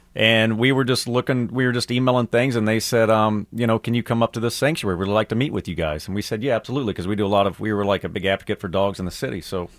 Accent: Kansas City, Missouri, United States; I'm originally from Kansas City. I went to Rocker's College.

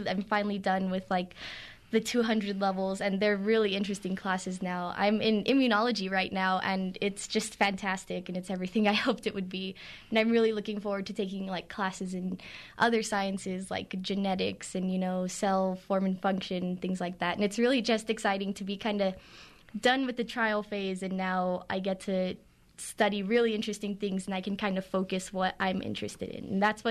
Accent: Santa Teresa, New Mexico, United States; I'm from Santa Teresa, New Mexico, which is right on the border of El Paso.

